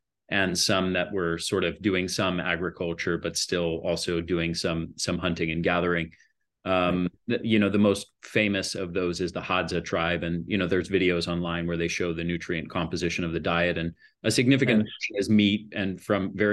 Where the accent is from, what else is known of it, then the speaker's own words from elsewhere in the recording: San Diego, California, United States; I know you've got an upcoming retreat in my hometown, San Diego